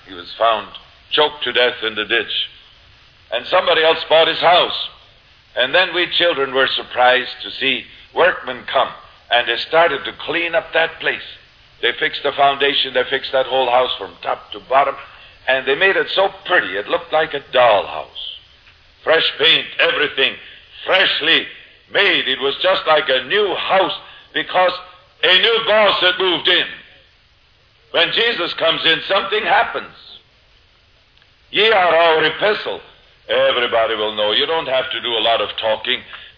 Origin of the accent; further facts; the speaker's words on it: Switzerland; English is a second language; through Switzerland with me, I took him to my hometown.